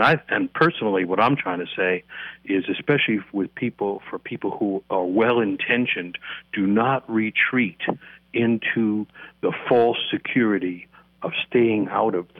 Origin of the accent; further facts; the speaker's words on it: New York City, New York, United States; you know, I grew up in New York City, and I live inside stories.